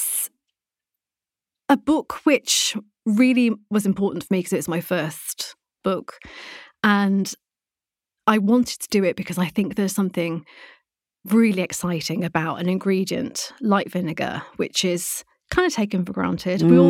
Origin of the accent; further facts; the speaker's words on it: Blackburn, North West England, United Kingdom; So I'm from Lancashire. I'm from Blackburn in Lancashire.